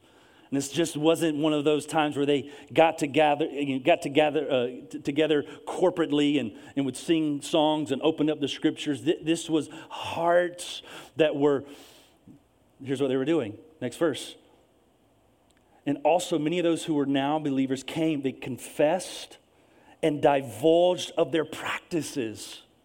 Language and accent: English; South Carolina, United States; because I also grew up in, this is home, right? Upstate of South Carolina, born and raised here.